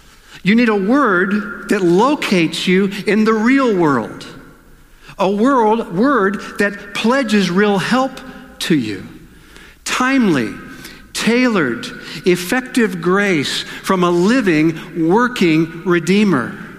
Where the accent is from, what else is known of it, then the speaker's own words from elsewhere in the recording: North Carolina, United States; moved away; My wife, Cindy, joins me, and we're originally from North Carolina, but these last 3 years we've been up in Grand Rapids, Michigan